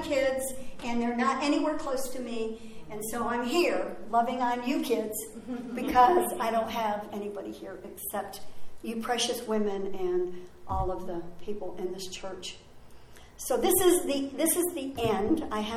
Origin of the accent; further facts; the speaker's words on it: Orlando, Florida, United States; born there; I was born in Orlando